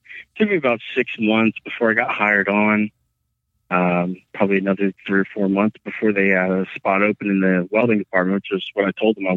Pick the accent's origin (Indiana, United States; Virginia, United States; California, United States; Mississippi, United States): Virginia, United States; Lynchburg; I have always been a native of Virginia. Unfortunately, I was born and raised in Lynchburg, Virginia.